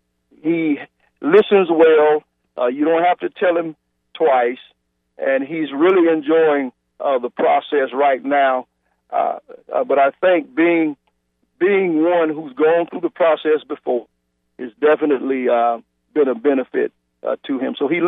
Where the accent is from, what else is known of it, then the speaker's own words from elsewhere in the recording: Alabama, United States; growing up in Alabama, just 25 miles west of Tuscaloosa